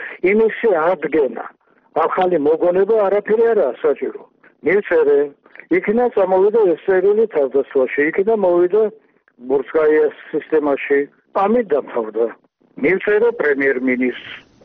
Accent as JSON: {"language": "Georgian", "region": "Tbilisi", "country": "Georgia", "tie": "born there", "said": "მაგრამ მე ხომ თბილისში დავიბადე"}